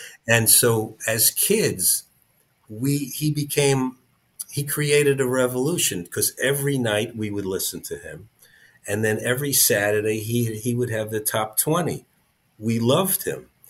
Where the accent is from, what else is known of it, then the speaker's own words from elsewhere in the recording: Brooklyn, New York, United States; No, that music wasn't in the home. Adults in those days, in the 50s, they had their own.